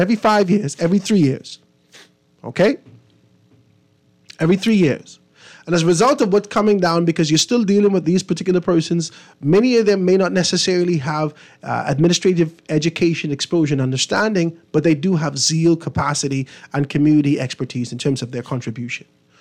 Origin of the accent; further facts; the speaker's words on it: Grand Bahama, Bahamas; I'm from Grand Bahama.